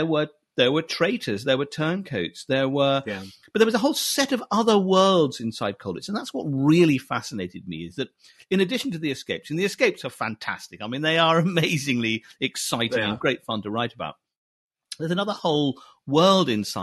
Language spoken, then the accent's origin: English; Scotland, United Kingdom; born or raised there